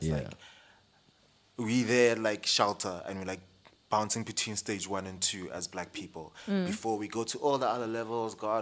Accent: Johannesburg, Gauteng, South Africa; I grew up in Joburg.

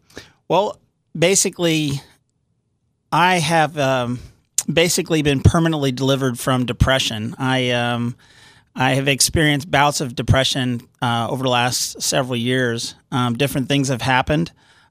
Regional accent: Pennsylvania, United States; moved away; Well, I came out from Pennsylvania back in 2006, moved out here

